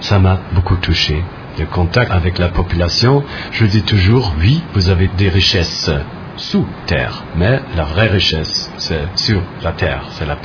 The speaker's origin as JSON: {"language": "French", "country": "Germany", "said": "pas seulement au Congo, aussi en Allemagne, mon pays d'origine, c'est aussi tendu."}